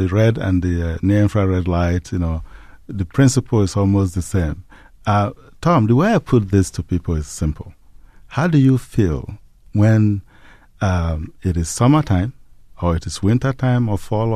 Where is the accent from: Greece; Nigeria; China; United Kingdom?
Nigeria; As you know, I was born and raised in Nigeria. And my research has now taken me back to my childhood.